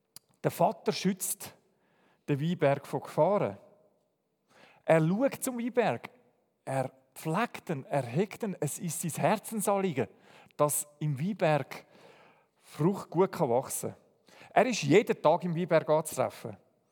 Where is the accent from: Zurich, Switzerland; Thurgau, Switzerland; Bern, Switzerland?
Zurich, Switzerland; ich bin ein Städter, ich bin in Zürich aufgewachsen